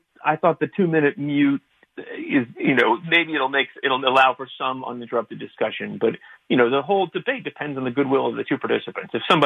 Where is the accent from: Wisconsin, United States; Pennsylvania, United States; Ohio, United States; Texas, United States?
Texas, United States; In my home state of Texas, I think they've been setting records every single day.